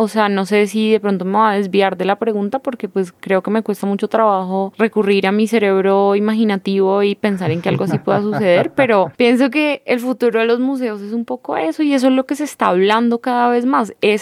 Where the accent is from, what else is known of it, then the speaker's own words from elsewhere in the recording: Colombia; somos colombianos, somos resilientes